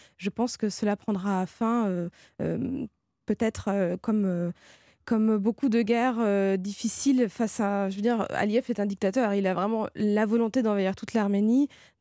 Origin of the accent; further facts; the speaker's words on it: France; je suis arménienne, je suis française d'origine arménienne